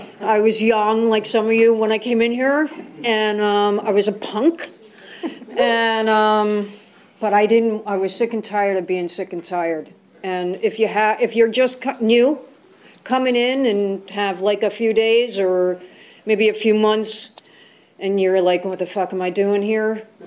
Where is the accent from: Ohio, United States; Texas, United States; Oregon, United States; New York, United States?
New York, United States; Brooklyn; born or raised there